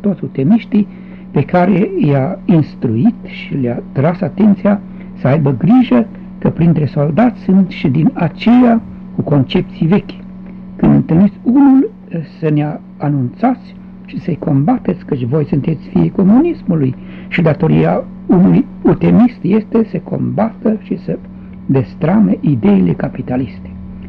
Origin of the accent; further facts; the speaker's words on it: Timișoara, Timiș County, Romania; I-am spus că sunt din Timișoara și că nu-i rău la armată.